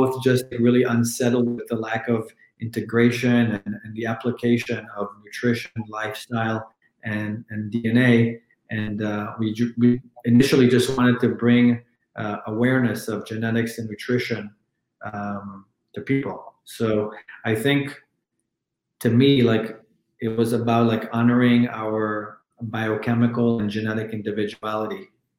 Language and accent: English; Chicago, Illinois, United States; also born or lived in Israel; now in Los Angeles, United States; I live in LA now. I was born and raised in Israel. I grew up in Chicago.